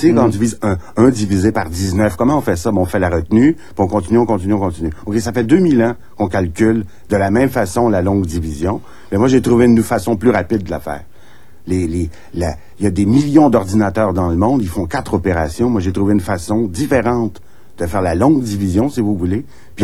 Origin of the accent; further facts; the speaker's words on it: Saint-Jovite, Quebec, Canada; born there; Oui, non, je suis né à Saint-Jovite.